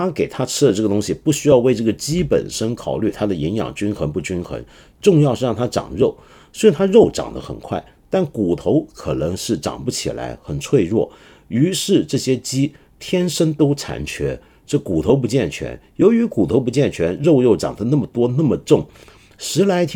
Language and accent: Chinese; Hong Kong; also born or lived in Mainland China; now in Shanghai, China; 对，我是香港人，虽然我不是在香港出生，父亲把2岁多的我从内地带到香港，而现在我却把父母带回内地生活